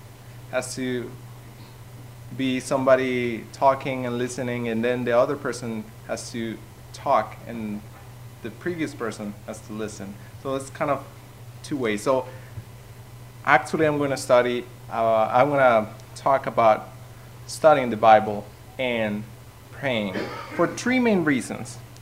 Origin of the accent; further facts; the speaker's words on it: Mexico; also born or lived in Canada; I'm originally from Mexico and from a very hot side of Mexico